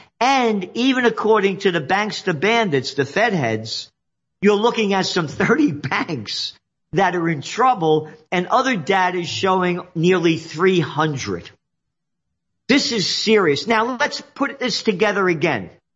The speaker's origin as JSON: {"language": "English", "region": "New York", "country": "United States", "said": "This did not exist before the COVID war. I'm a New Yorker."}